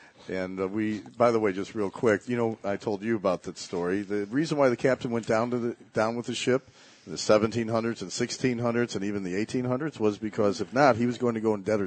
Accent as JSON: {"language": "English", "town": "Chicago", "region": "Illinois", "country": "United States", "tie": "born or raised there", "said": "You know, I grew up in Chicago where we have a huge lake, and I've even been on the sailboats and experienced the Mackinac race"}